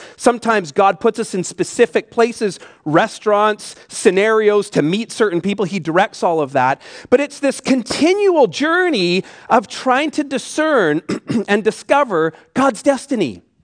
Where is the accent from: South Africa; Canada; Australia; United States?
Canada; Where are you from? He's from California. Where are you from? From Canada.